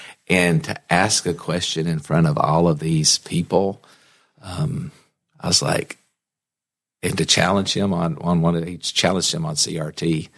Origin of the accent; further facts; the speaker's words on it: Pinehurst, North Carolina, United States; born there; And I was born in Moore County. I was born at Pinehurst at Moore Regional.